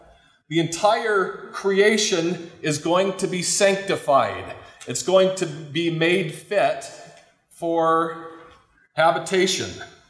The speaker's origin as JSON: {"language": "English", "town": "Orem", "region": "Utah", "country": "United States", "tie": "born or raised there", "said": "I remembered that I grew up in Orem … were fruit farmers."}